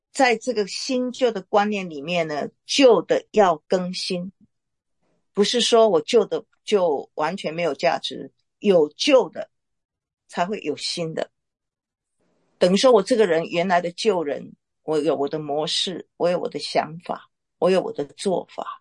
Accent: Taiwan; 大家一定有刚才我讲到一半，讲到我们台湾人

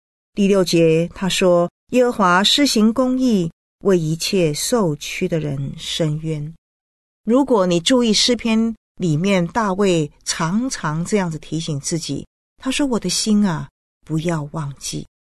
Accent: China; 也就是我们中国人所说的日月如梭，不是吗？

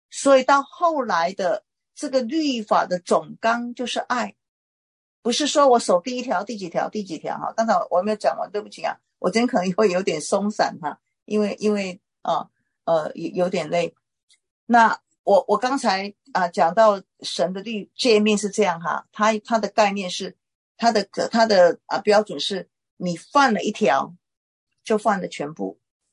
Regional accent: China; 最大的例子就是我们中国人呢

